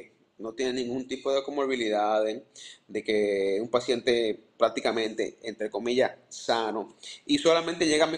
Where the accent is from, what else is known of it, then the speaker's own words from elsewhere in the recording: Nagua, María Trinidad Sánchez, Dominican Republic; Yo soy oriundo de Nagua. Yo me nací y me crié allá.